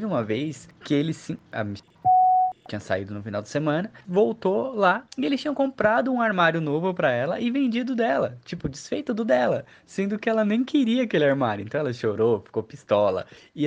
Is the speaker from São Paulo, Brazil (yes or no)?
yes; Itaquaquecetuba, São Paulo, Brazil; tenho 29 anos, sou da cidade de Itaquaquecetuba, São Paulo.